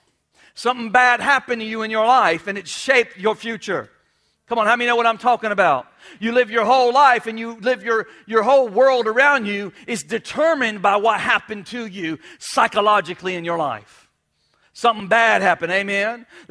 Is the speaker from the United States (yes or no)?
yes; New York, United States; I'm a Yankee. I'm a rebel. I'm from New York. I'm from New York.